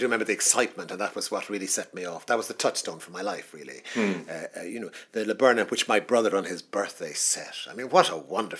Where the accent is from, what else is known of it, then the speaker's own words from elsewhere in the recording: Dublin, Leinster, Ireland; also born or lived in West of Ireland; I was born and raised in Dublin, though I spent a fair deal of my youth in the West too